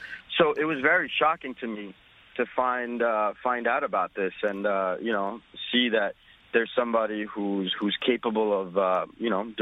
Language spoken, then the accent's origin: English; New Jersey, United States; I grew up in New Jersey. I'm Muslim, and, you know, I've been here pretty much all my life.